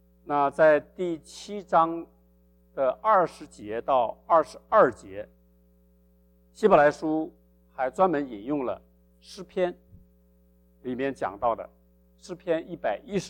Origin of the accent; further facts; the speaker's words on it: China; 那当然我们中国人也有启示的这个习惯